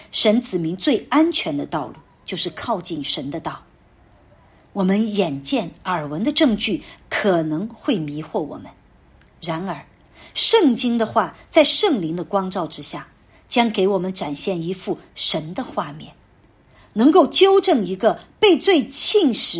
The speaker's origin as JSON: {"language": "Chinese", "region": "Sichuan", "country": "China", "tie": "born or raised there", "said": "回家乡我每年总归要回我家乡四川"}